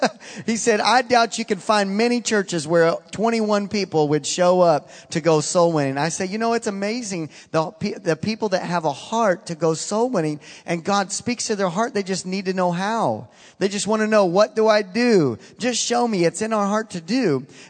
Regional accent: Fort Worth, Texas, United States; I said, no way, I'm from Fort Worth.

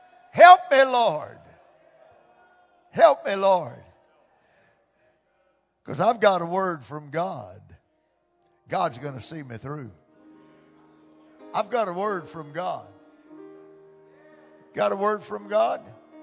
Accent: Fort Worth, Texas, United States; you got to remember, I was born in Fort Worth, raised in Fort Worth.

